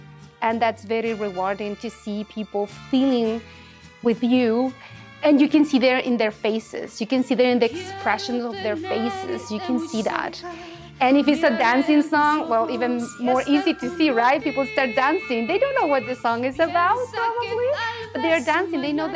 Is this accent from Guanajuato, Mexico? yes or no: yes; Irapuato, Guanajuato, Mexico; now in Saskatoon, California, United States; I grew up in Mexico, in the city of Irapuato, Guanajuato, right in the center of Mexico, which is a very historic area in Mexico. All the independence happened around that state.